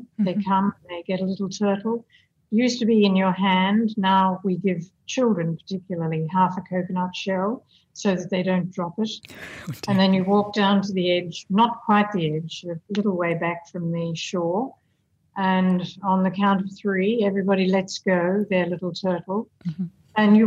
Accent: Australia; now in Malaysia; So it's provided me with an opportunity as an Australian living in Malaysia

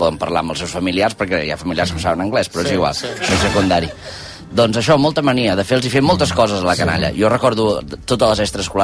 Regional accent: Catalonia, Spain; jo sóc d'Osona

